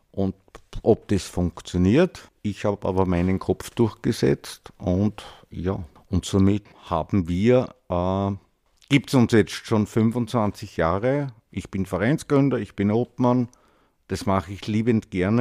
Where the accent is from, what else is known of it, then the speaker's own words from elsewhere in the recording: Vienna, Austria; Ja, ich bin im 20. Bezirk auch aufgewachsen und dann notfalls, in dem Sinn mit meinen Eltern, da war ich 15, sind wir im 22. Bezirk gewohnt.